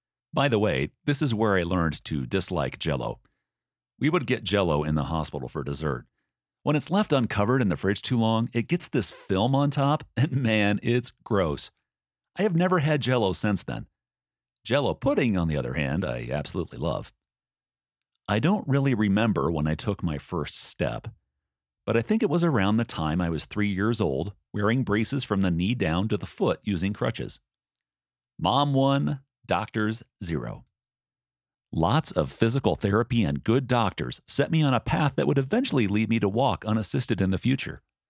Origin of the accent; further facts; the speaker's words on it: Philadelphia, Pennsylvania, United States; No question, Tom and I had a lot of fun growing up in Germantown.